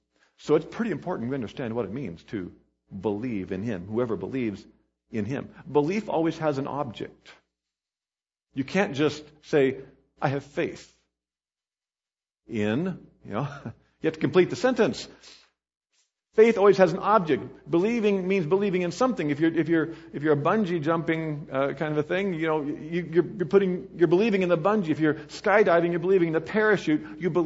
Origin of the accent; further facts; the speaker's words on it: Hillsboro, Kansas, United States; You can find out a few things about my hometown of Hillsboro, Kansas, if you go to Wikipedia.